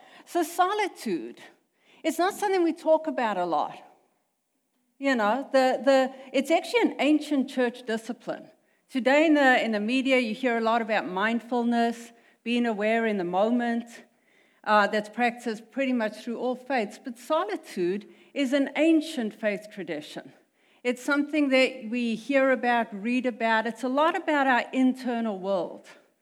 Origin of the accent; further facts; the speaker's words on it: South Africa; I'm from South Africa. That is the weirdo accent.